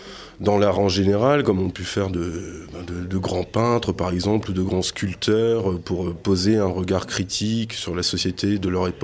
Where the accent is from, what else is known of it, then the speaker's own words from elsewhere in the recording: Lille, Hauts-de-France, France; parce que je viens de Lille, si je compte sur Lille